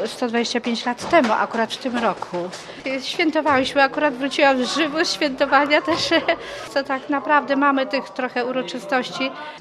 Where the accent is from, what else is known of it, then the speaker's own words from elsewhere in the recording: Warmian-Masurian Voivodeship, Poland; ja też wyrosłam w parafii grecko-katolickiej na Mazurach, też dzieciństwo już miałam w tej cerkwi